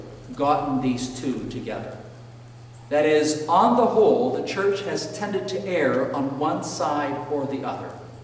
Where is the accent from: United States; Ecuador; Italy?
Ecuador; I grew up in Ecuador, in South America. My parents were missionaries with the Christian and Missionary Alliance there.